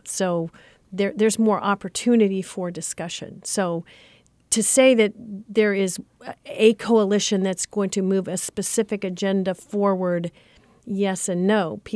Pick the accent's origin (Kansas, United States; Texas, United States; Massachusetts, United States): Kansas, United States; Mission Hills; I am from Mission Hills, Kansas, and my district is 7 in the senatorial arena.